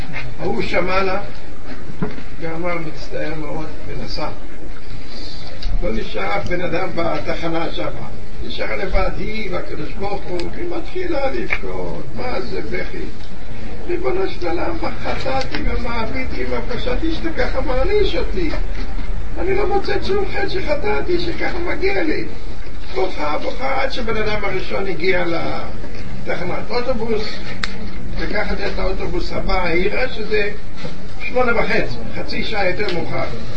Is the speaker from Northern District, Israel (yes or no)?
no; Haifa, Haifa District, Israel; אני במקור חיפאי.